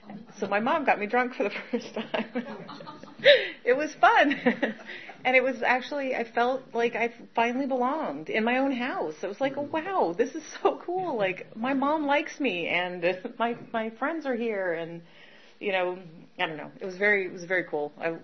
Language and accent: English; Boise, Idaho, United States; So a little bit about me. I grew up in Boise, Idaho.